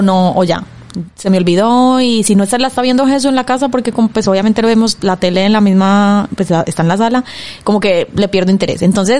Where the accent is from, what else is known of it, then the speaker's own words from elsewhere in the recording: Colombia; porque soy de Colombia